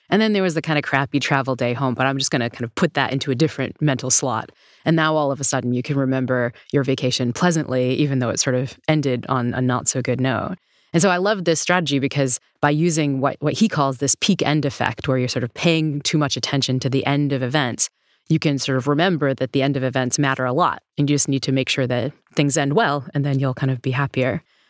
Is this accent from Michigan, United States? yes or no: no; New Haven, Connecticut, United States; We have a few restaurants in my hometown in New Haven that when they bring the bill, they'll bring you like a little candy or some Swedish fish or something.